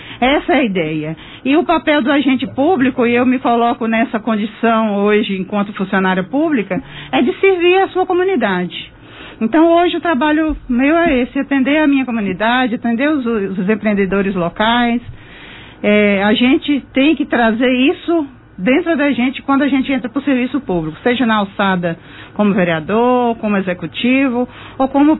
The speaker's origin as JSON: {"language": "Portuguese", "region": "Minas Gerais", "country": "Brazil", "lives_now": "Monte Alto, Brazil", "said": "Eu sou de Minas e eu abracei Monte Alto para viver, então eu tenho essa gratidão."}